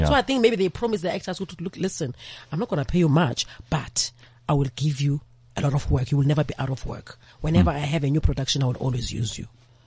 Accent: Umlazi, KwaZulu-Natal, South Africa; In Umlazi.

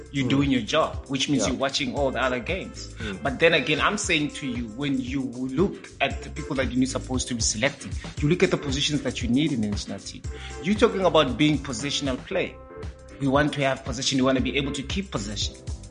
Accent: South Africa; we watch the Bafana, we are South African games more than anything else.

